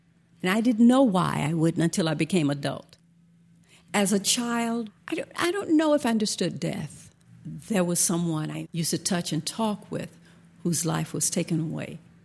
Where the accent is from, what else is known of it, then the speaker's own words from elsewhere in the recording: the South, United States; It was a part of living and growing up in the South.